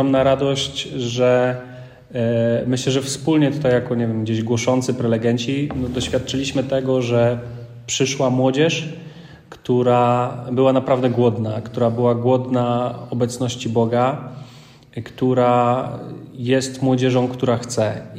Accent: Poznań, Greater Poland Voivodeship, Poland; nie tylko dlatego, że jesteśmy z Poznania

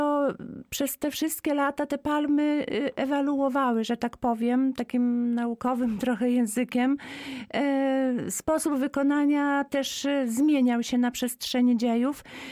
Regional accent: Masovian Voivodeship, Poland; jak ja bym mogła jako rodowita kurpianka zielona powiedzieć

